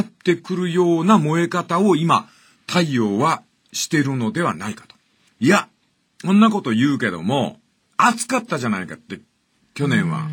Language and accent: Japanese; Fukuoka, Japan; 僕は九州生まれですけども、